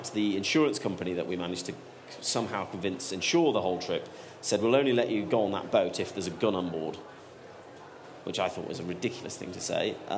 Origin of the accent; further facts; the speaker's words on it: United Kingdom; when they found out that I was from Britain